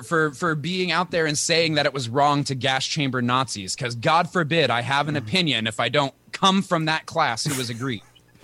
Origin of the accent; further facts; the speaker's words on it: Sacramento, California, United States; I always say I grew up in Sacramento. I grew up away from the tribe.